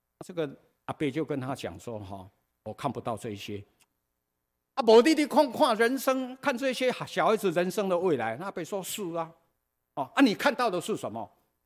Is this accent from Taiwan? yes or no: yes; Taiwan; 当我懂事的时候，我就是台湾人啊。